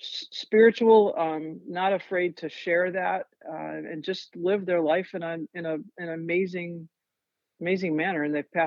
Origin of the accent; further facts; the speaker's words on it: Schenectady, New York, United States; So Carson Start was, as an engineer, in and around where I grew up in Schenectady, New York. It was like 30 minutes from where I grew up.